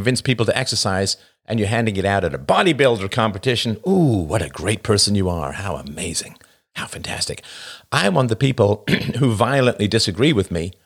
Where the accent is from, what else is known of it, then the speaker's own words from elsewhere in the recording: England, United Kingdom; I grew up in England. Of course, I was in boarding school.